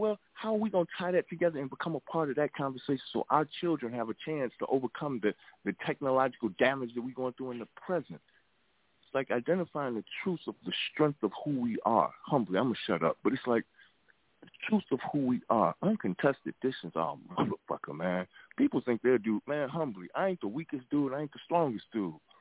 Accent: Chicago, Illinois, United States; I'm from Chicago.

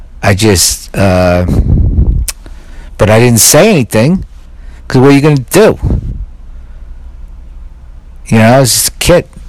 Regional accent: Staten Island, New York, United States; I remember when I was a kid and I was a teenager. I moved from Staten Island, which was not the ideal place to live, mind you.

